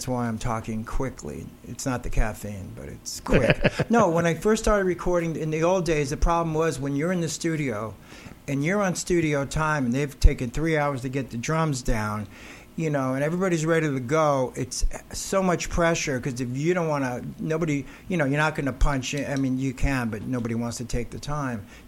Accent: New York, United States; now in Los Angeles, United States; when we first came to L.A., I'm from New York, we got a record deal

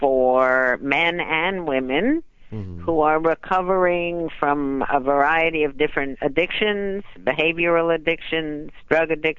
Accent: Paterson, New Jersey, United States; I'm from New Jersey.

